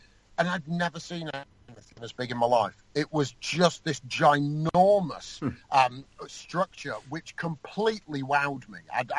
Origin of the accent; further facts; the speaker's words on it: Bolton, North West England, United Kingdom; I'm from Bolton originally.